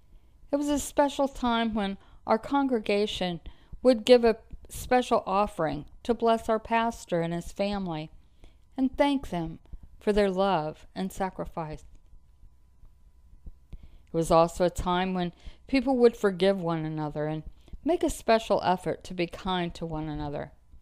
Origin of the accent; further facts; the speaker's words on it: United States; born there; I was born in the United States during the 1950s.